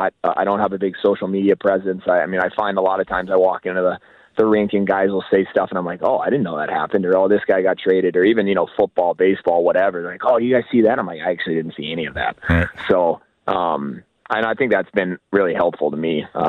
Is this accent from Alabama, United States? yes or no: yes; Alabama, United States; I grew up in Alabama. I have two parents, both, you know, two British parents.